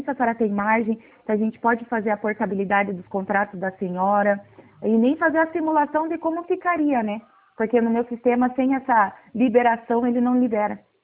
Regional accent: Curitiba, Paraná, Brazil; Oi, eu sou de Curitiba.

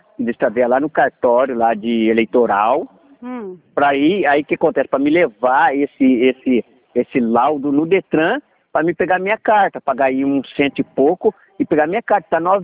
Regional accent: Palmital, São Paulo, Brazil; also born or lived in Assis; Eu tô no Mato Grosso, mas eu não sou Mato Grossense, eu sou paulista aí de Palmital.

